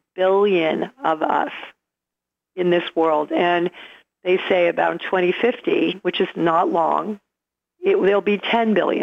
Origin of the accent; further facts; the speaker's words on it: New York, United States; I'm from New York, and I know that when 9/11 happened, for a day or two in Manhattan, nobody was honking horns